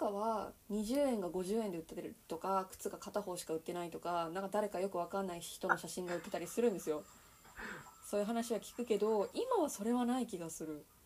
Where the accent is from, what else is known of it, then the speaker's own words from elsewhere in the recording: Osaka, Japan; 私が大阪出身ですって言って東京とか長野とかで仕事で行くと、3割ぐらいの人になんか大阪弁喋らない方がいいよとか